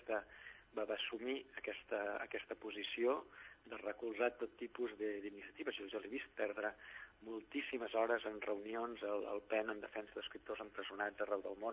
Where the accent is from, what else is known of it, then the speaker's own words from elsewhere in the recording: Catalonia, Spain; vam poder durant molts anys treballar en la defensa com a catalans